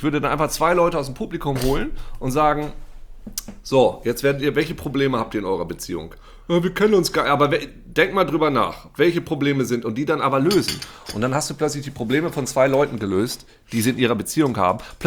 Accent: Lower Saxony, Germany; bei uns in Ostfriesland

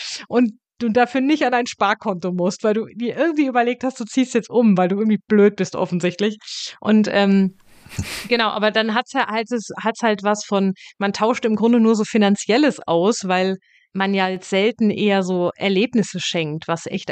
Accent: Hesse, Germany; im Hessischen, da aus der Ecke, wo ich herkomme, nennt sich das, glaube ich, Rudelsingen.

